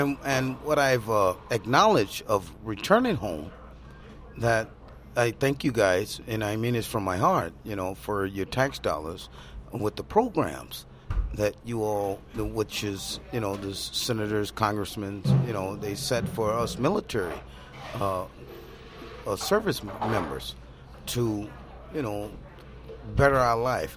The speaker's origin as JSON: {"language": "English", "town": "Waterloo", "region": "Iowa", "country": "United States", "said": "I'm originally from Waterloo, Iowa. I started in Waterloo."}